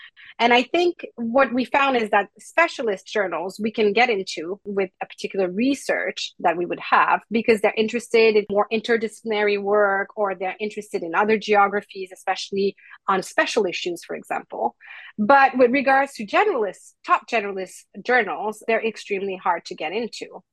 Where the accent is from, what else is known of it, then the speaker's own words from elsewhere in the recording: Canada; now in United Kingdom; because I'm not from the UK. And so I don't have the network that UK academic would have, for example. I'm Canadian.